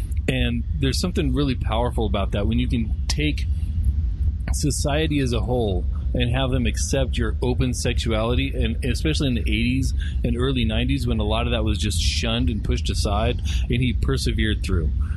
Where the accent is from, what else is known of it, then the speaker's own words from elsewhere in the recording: Palmdale, California, United States; at least in where I grew up in Palmdale